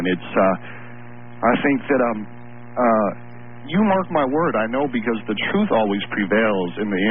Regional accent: United States; and us as American folks, we're getting smarter as we get older.

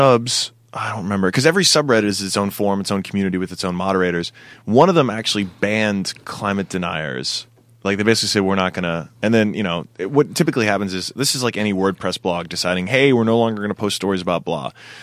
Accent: East Coast, United States; See, I was born and raised on the East Coast, man.

